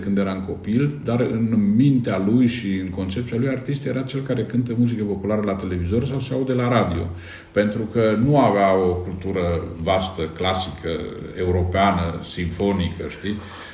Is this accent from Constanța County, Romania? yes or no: no; Căianu Mare, Cluj County, Romania; eu sunt din Căianu Mare, comuna Căianu Mic, și aici este un fel de paradox, Căianu Mic este mai mare decât Căianu Mare și centru de comună.